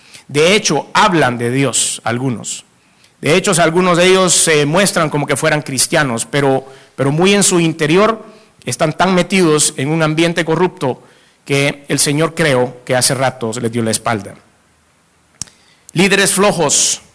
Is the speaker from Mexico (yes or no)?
no; El Salvador; Como los salvadoreños estamos en todos lados.